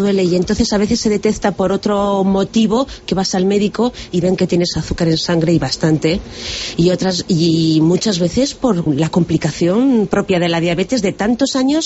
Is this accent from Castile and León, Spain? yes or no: yes; Burgos, Castile and León, Spain; now in Soria, Spain; yo soy de Burgos, pero en Soria es que la gente vive muchísimos años